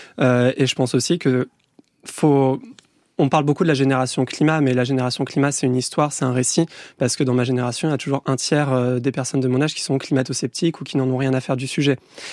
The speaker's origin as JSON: {"language": "French", "country": "France", "said": "donc en tant que française, français, on a une responsabilité"}